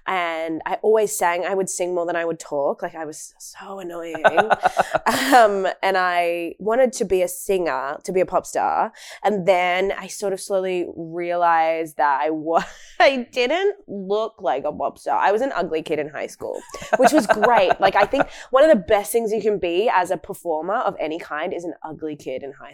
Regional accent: Wagga Wagga, New South Wales, Australia; I grew up in Wagga Wagga, teen pregnancy capital of Australia.

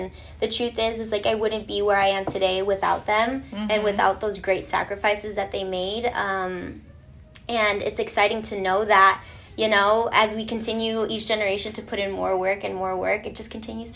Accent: Inglewood, California, United States; I was born and raised an LA girl, Cali girl, super proud to be where, you know, born and raised in Inglewood, but I am Mexican American. My parents were born in LA as well, but my grandparents are actually from Jalisco, Mexico.

